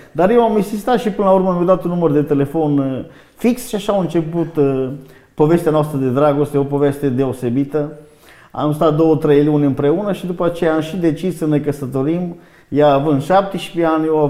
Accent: Dârlos, Sibiu County, Romania; Așa pe scurt despre copilăria mea, unde am crescut în Dârlos, în comuna Dârlos.

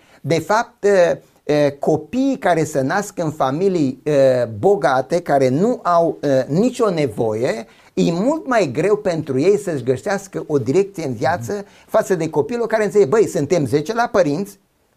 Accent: Sâmbăteni, Arad County, Romania; La noi în sat, eu provin dintr-un sat din apropierea Aradului, din Sâmbăteni.

